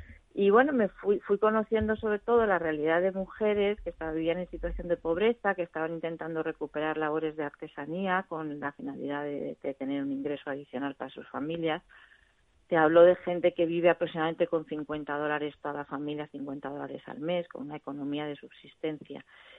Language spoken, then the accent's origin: Spanish; Spain; moved away; Aprovechando que soy española, pues lo traía para acá.